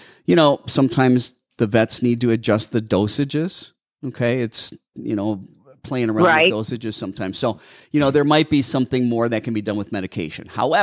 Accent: Wisconsin, United States; Hello, Carla. You're a neighbor. I'm originally from Wisconsin.

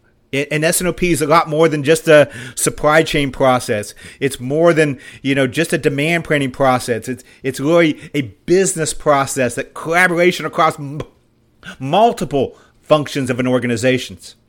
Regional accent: Appalachia, United States; I mean, I grew up in Appalachia area, and we love tall tales

